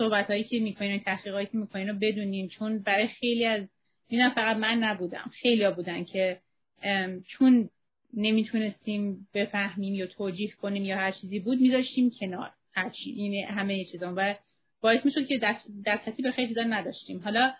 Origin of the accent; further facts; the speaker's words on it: United States; من یه کسی هم که تو آمریکا به دنیا آمدم، تو آمریکا بزرگ شدم، اینجا واحد، یعنی هیچ وقت هم زوری نبود مثلا، ولی تو کامیونیتی اسلامی بودم، بعد با حجاب شدم